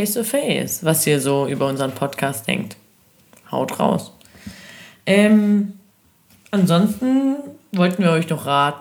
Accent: Baden-Württemberg, Germany; Ich bin ein richtiger Schwabe.

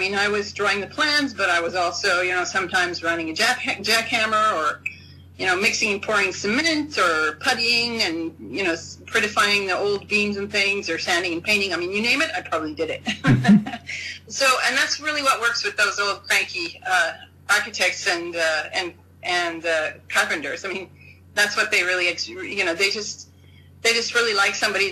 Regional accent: United States; But anyway, I'm an American, so I get to say that.

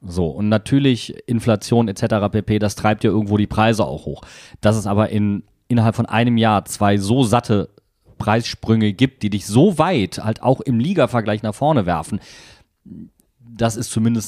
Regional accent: Wuppertal, North Rhine-Westphalia, Germany; bei uns in Wuppertal

